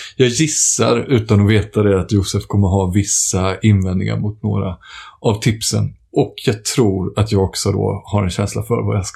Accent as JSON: {"language": "Swedish", "region": "Småland", "country": "Sweden", "said": "som smålänning i själ och hjärta så blir man ju väldigt glad"}